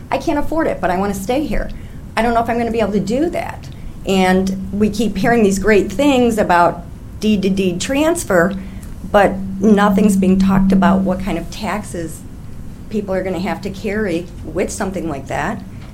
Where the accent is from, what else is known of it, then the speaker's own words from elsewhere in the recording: Oak Park, Illinois, United States; I am on my third property here in River Forest. I grew up in Oak Park.